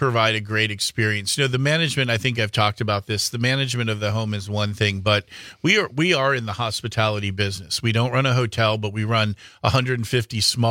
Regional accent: Milwaukee, Wisconsin, United States; So we started, you know, I grew up in Milwaukee, and we started going to Packer games at County Stadium.

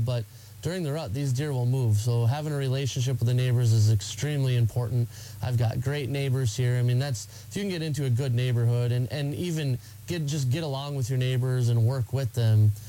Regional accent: Minnesota, United States; You know, I'm from Minnesota.

